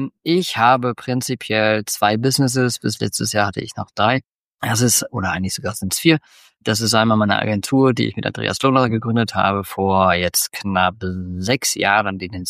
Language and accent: German; North Rhine-Westphalia, Germany; born there; komme gebürtig aus der Nähe von Holland. Ich glaube, die nächstgrößere Stadt wäre auf der holländischen Seite Enschede.